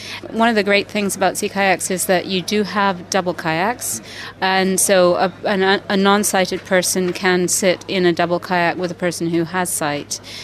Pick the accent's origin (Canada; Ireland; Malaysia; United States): Canada; I'm just over from Canada with my book, Wild Fierce Life, Dangerous Moments on the Outer Coast.